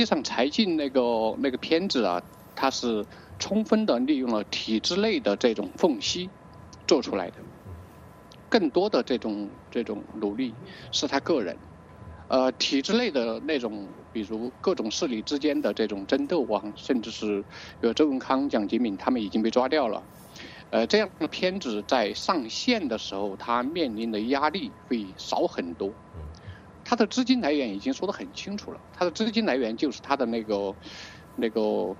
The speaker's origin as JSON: {"language": "Chinese", "country": "China", "said": "我来自中国，我是一个中国的调查记者。"}